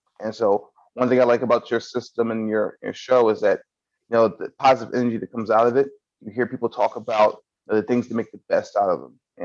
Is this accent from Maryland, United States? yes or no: yes; Baltimore, Maryland, United States; I grew up in Baltimore, which is on the Chesapeake Bay on the Atlantic seaboard, right near DC.